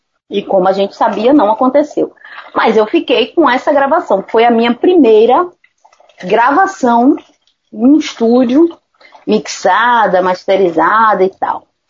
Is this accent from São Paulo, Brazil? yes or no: no; Salvador, Bahia, Brazil; Aí eu falei, eu sou daqui de Salvador.